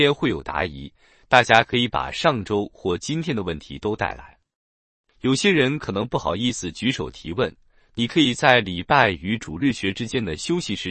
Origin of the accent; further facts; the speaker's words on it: California, United States; 大多数来自美国南方，而我虽也来自南方，却是南加州的南方